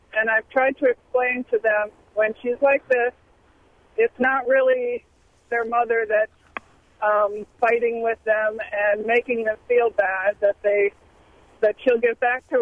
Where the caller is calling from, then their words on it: Athelstane, Wisconsin, United States; It's Athelstane. It's a small town in northern Wisconsin, kind of a little west of Cribbett.